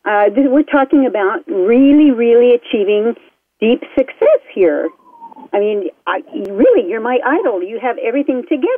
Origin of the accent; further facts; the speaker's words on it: Japan; English is a second language; I was raised in Japan after the war and I couldn't speak English till I was like 5 or 6